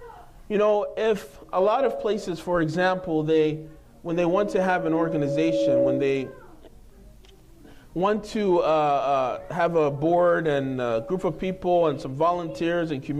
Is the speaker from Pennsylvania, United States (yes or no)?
yes; Philadelphia, Pennsylvania, United States; when I was growing up at least, when I was a kid, and we were growing up, obviously, I'm from Philadelphia, and that's a city where there's not really a lot of followers of Ahlul Bayt, although there are a lot of Muslims.